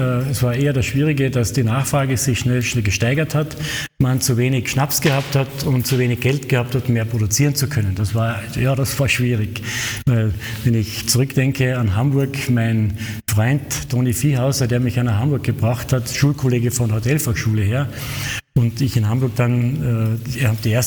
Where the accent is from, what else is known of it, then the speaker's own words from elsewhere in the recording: Ruden, Carinthia, Austria; Am Donnerstag am Abend habe ich mein Brieflein in Ruden ins Postkastel geworfen, also in meinem Heimatort.